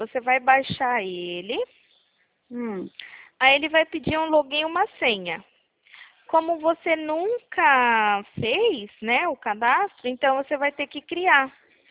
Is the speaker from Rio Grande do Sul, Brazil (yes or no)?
no; Bom Jesus dos Perdões, São Paulo, Brazil; Não, mas eu sou de Perdões.